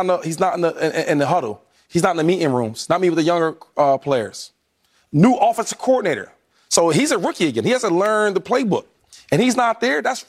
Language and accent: English; Harrisburg, Pennsylvania, United States; I'm from Harrisburg, it's about an hour and a half drive.